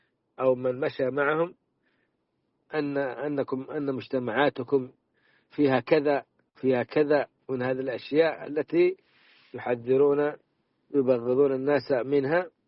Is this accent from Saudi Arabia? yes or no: yes; Saudi Arabia